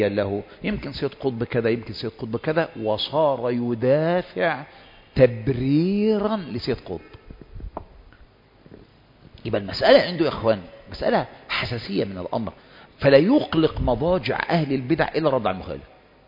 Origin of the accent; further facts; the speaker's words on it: Kafr El Sheikh, Kafr El Sheikh Governorate, Egypt; أنا من مصر من كفر الشيخ، من عند الشيخ هشام البيلي.